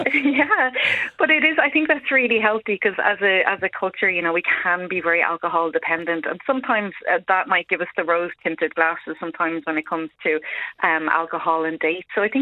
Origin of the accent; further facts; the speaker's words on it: Ireland; as Irish people, we're very sun deprived for most of the year.